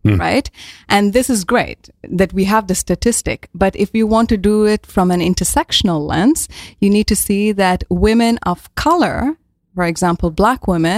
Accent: India; English is a second language; moved away as an adult; now in Netherlands; So I'm from India, and I moved to the Netherlands around now 8 years ago already.

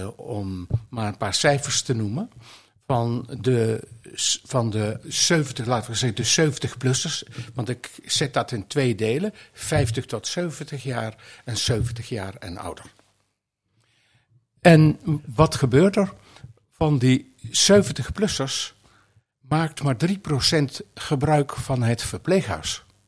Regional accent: North Brabant, Netherlands; moved away as an adult; now in Almelo, Netherlands; Ik woon sinds 45 jaar in Almelo, maar ik kom van oorsprong uit Brabant. Dus ik ben een Brabander.

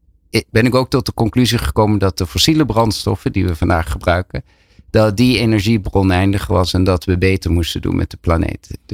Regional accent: Limburg, Netherlands; born there; moved away as an adult; ik ben ooit geboren in Limburg. Dat hoor je niet meer helemaal terug. Naar Delft gegaan.

